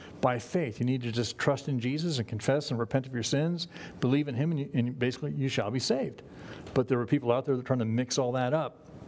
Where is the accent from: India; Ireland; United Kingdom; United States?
Ireland; But it's like telling me to stop being Irish, you know, or anybody else